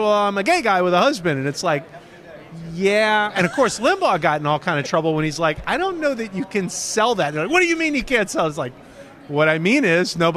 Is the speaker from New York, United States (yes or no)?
no; Louisiana, United States; I have a website of my own called The Hayride, which is, I'm from Louisiana. We cover Southern politics at the state level mostly.